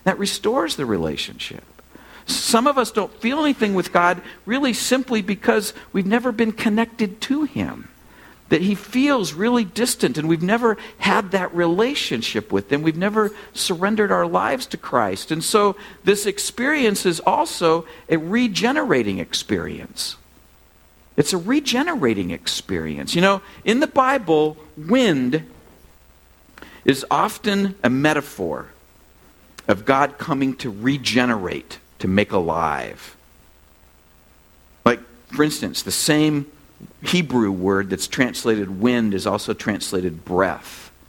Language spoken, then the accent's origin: English; California, United States; born there; I was born in California, so I come by this naturally, okay?